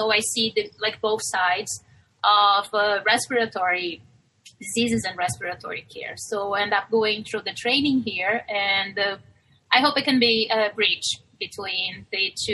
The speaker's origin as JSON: {"language": "English", "country": "Brazil", "said": "Okay, so I'm from Brazil, and I started my training in Brazil, internal medicine and pulmonary."}